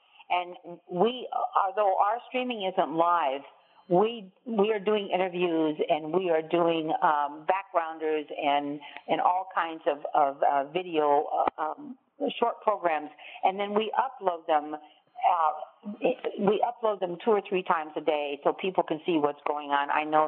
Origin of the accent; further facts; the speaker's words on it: United States; I mean, I am an American.